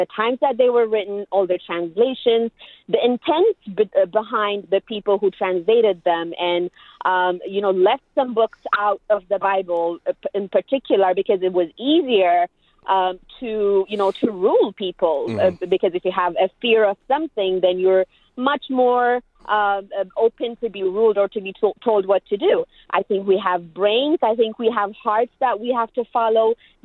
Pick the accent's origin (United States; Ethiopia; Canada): Ethiopia; I was born and raised in Ethiopia in a very strict Orthodox family.